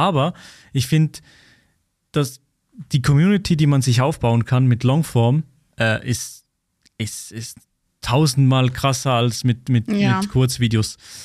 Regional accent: Switzerland; accent: Swiss German; ich habe auch lange Zeit Dialektvideos gemacht, in meinem komischen Schweizer Dialekt.

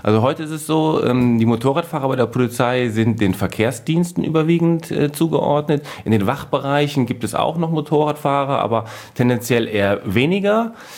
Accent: North Rhine-Westphalia, Germany; Ich komme ja aus dem Rheinisch-Bergischen Kreis, versehe ja auch da Dienst

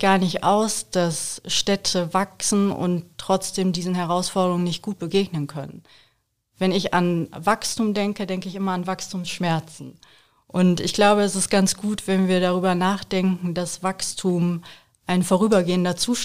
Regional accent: Mettmann, North Rhine-Westphalia, Germany; tatsächlich ist es so, dass ich selber komme aus Mettmann, aus einer Kleinstadt. Mhm. Und das ist natürlich meine Heimat und ich fühle mich da auch nach wie vor wohl.

